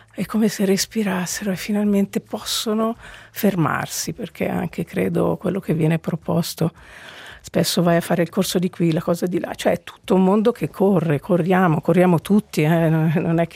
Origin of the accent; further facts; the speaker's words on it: Lugano, Ticino, Switzerland; Sì, esatto, sono cresciuta proprio a Mulino Nuovo.